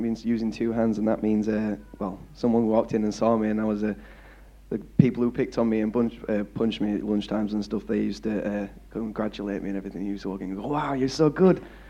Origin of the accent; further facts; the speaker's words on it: Kettering, East Midlands, United Kingdom; born there; I was born in Kettering in 1997.